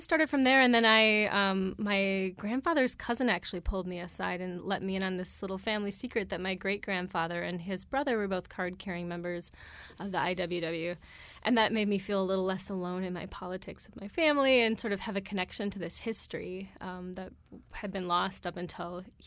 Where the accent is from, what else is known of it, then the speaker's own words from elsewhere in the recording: Black Duck, Minnesota, United States; also born or lived in Bemidji; I grew up in Black Duck, which is an even smaller, more obscure town north of there, like 600 people. And I went to college in Bemidji, and that became home.